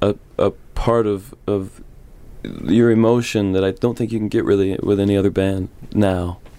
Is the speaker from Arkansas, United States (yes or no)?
no; Texas, United States; They're from Texas. I'm from Texas.